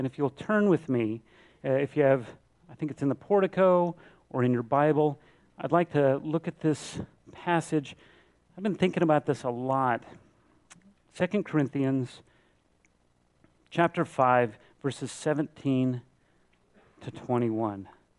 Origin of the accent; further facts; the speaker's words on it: Phoenix, Arizona, United States; And so we say, we're from America. And there's certain connotations that come with that. And then they want to know, well, what city or state? And we say Phoenix.